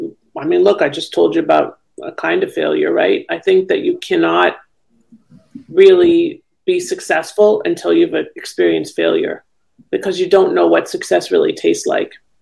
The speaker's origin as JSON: {"language": "English", "town": "Thornhill", "region": "Ontario", "country": "Canada", "tie": "born or raised there", "also_born_or_lived": "Florida", "moved": "as an adult", "lives_now": "United States", "said": "So I grew up in Thornhill, Ontario, and moved to the U.S. in 2001. Well, I moved here in the 90s, but then I moved back."}